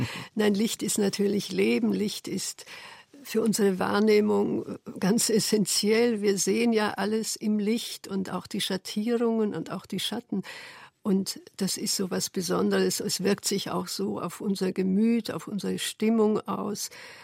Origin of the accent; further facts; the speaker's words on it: Trieste, Friuli-Venezia Giulia, Italy; Das kommt aus meiner Kindheit in Triest.